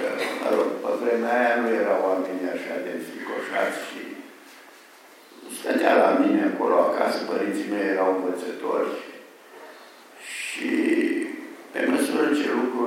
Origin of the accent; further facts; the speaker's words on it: Ocișor, Hunedoara County, Romania; Eu sunt ardelean din Ocișor, din Vața, din...